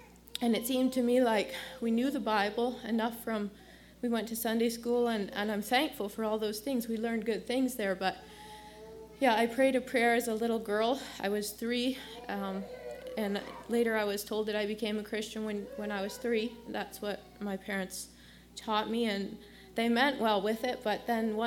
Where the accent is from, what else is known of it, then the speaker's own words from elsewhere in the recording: Detroit, Michigan, United States; I'm from Detroit, Michigan. And people that are Amish and Mennonite, they usually say I'm an English girl.